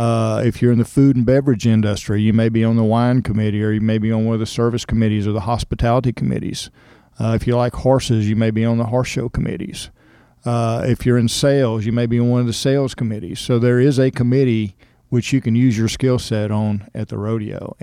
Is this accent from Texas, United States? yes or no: yes; Cypress, Texas, United States; I grew up in Cypress, Texas, so it was fairly rural. So I've been around horses and cattle all my life.